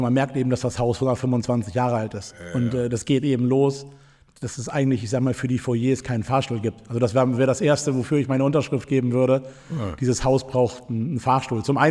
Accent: Hamburg, Germany; Korrekt. Geboren in Hamburg.

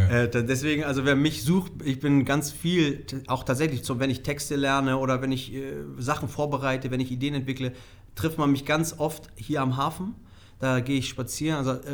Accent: Hamburg, Germany; ich bin Hamburger, ne? Ich bin hier geboren, aufgewachsen, Hamburg ist meine Stadt

